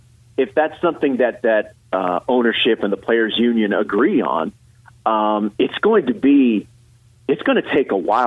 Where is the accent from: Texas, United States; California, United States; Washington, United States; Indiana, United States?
Texas, United States; Houston; I remember, look, I grew up in the 70s, and, you know, growing up in Houston, at the time, the Astros were a National League city.